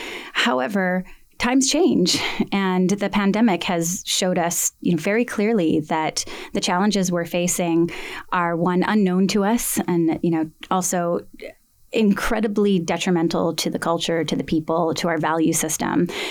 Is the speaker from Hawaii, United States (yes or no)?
yes; Hawaii, United States; I'm a daughter of Hawaii. I am of Hawaiian descent, and so therefore I have that designation.